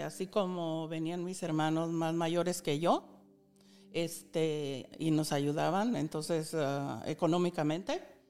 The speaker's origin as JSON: {"language": "Spanish", "town": "Valle Nuevo", "region": "Zacatecas", "country": "Mexico", "also_born_or_lived": "Tepetongo", "said": "Yo vengo de Zacatecas, de un ranchito muy hermoso."}